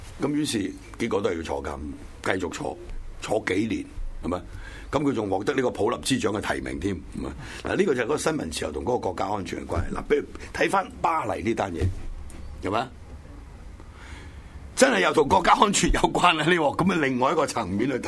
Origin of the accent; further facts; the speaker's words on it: China; 我哋中國人冇啊嘛！